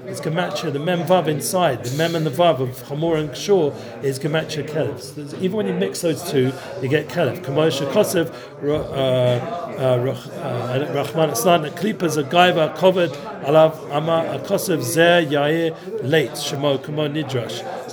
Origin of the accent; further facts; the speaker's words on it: England, United Kingdom; I need to work on this, because I'm English.